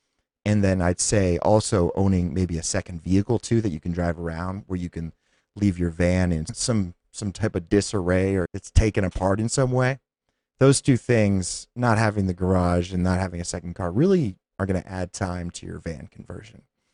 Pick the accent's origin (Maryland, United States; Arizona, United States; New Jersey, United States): Arizona, United States; Phoenix; I would be maybe one of a few, five or less, that would be born and raised in Phoenix.